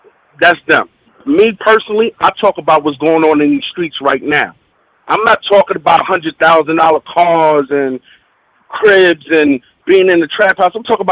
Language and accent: English; Bronx, New York, United States; I'm from the Bronx.